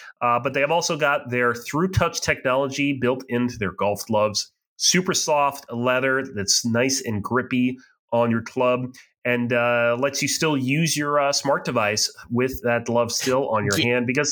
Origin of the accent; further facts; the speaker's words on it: Boston, Massachusetts, United States; You know, we're from the Boston area, you more than me.